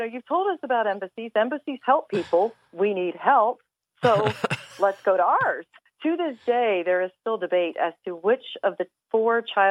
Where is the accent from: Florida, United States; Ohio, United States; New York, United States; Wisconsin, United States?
Florida, United States; Eustis; born there; So I was born in Eustis, north of Orlando, north of DeLand. My dad had moved down to Florida when he was in high school